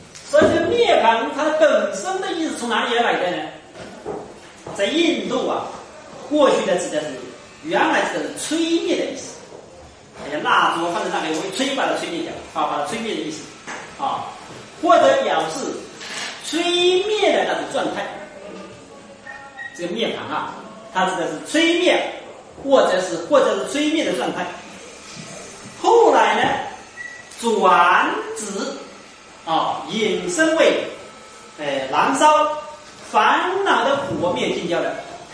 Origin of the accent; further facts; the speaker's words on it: Wenzhou, Zhejiang, China; 那就好像北京人讲普通话，跟我们温州人讲普通话